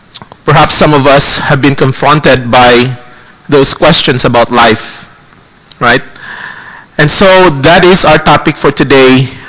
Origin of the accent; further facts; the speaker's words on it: Philippines; When I was young, I was growing up in the Philippines, probably late elementary years, 12, 13 years old